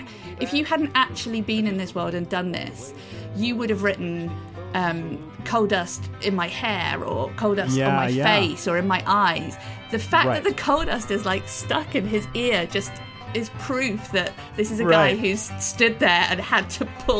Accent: United Kingdom; I cannot, as a British person, say bluegrass. It's impossible.

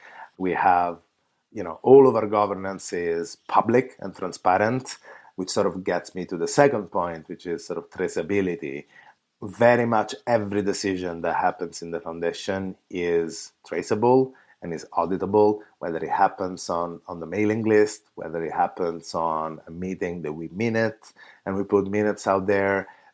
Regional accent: Italy; English is a second language; now in San Francisco, United States; As you can hear from my accent, I I live in San Francisco, but I'm from that Italian part, I guess, of San Francisco. I actually come from Italy.

